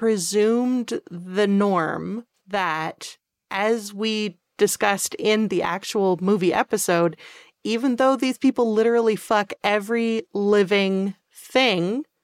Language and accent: English; Canada; we're both Canadian.